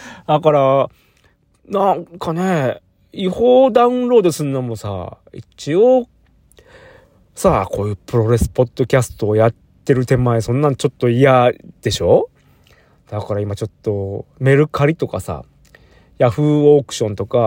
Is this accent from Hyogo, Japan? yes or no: yes; Kobe, Hyogo, Japan; also born or lived in Chiba; 千葉に住んでた時に、帰省で、うちの実家の神戸行く